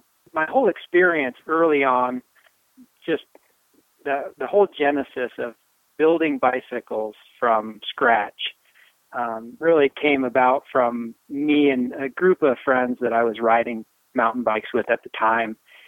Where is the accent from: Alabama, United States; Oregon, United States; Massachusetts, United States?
Oregon, United States; Newberg; I grew up in the Northwest, so just a little bit west, southwest of Portland, Oregon, in a little town called Newburgh, which is now a much bigger town.